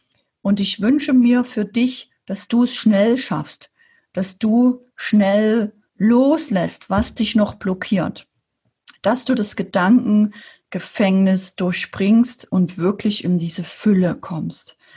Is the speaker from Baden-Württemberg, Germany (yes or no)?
no; Saxony, Germany; now in Erding, Germany; als alleinerziehende Mama mit 2 Kindern, als Sachse alleine in Erding in Bayern, mein Leben komplett zu verändern